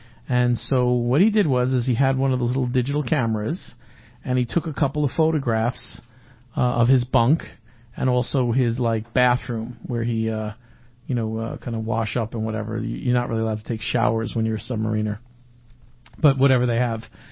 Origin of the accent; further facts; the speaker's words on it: New York City, New York, United States; And I grew up in New York, as I think everyone knows. And especially when I grew up in New York, he was all over the place.